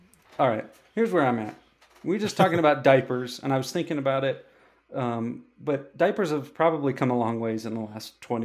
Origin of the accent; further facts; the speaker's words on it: Dubois, United States; Like growing up in Dubois, I snowboarded all the time. We live in a cold climate.